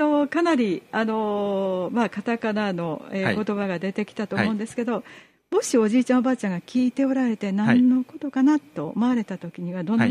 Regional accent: Gifu, Japan; 私岐阜生まれ岐阜育ち

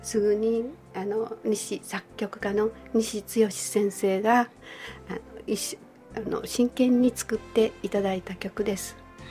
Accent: Kagoshima, Japan; moved away as an adult; now in Kyoto, Japan; 私は鹿児島出身です。24歳で単身で京都に来ました。

